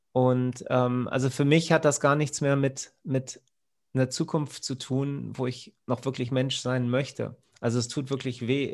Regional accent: Northern Germany, Germany; Ich komme vom Dorf, ja, ich komme hier aus Norddeutschland vom Dorf und früher, ich weiß noch, wir hatten ganz viele Bauern bei uns im Dorf mit ganz vielen Rindern und anderen Viechern

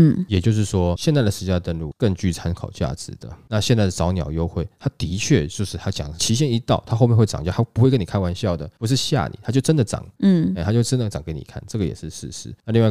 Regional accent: Taiwan; 你看嘛，我们台湾人都一样

